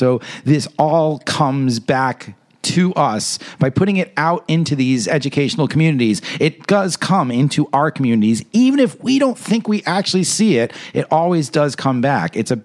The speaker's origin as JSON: {"language": "English", "region": "New York", "country": "United States", "said": "I'm a New Yorker, so one of our big things is the New York Marathon."}